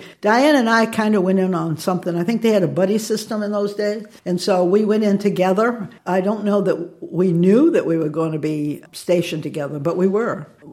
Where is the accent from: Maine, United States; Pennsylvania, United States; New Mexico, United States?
Maine, United States; South Portland; also born or lived in St. Johnsbury, Vermont; I was born in St. Johnsbury, Vermont, because my father worked for Shell Oil and got transferred up there. But actually, I grew up in South Portland from the time I was 4 years old until I spread my wings and left.